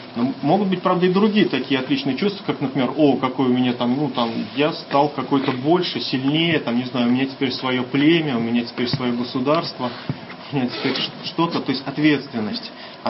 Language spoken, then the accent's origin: Russian; Kaliningrad, Kaliningrad Oblast, Russia; Я из Калининграда.